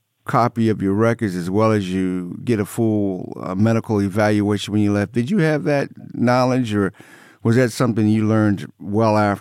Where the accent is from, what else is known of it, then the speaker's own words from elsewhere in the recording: Plainfield, New Jersey, United States; growing up on the East Coast, I know you from right outside Philly there in New Jersey, and I'm from right outside Plainfield, which is out New York, right outside of New York City in Newark.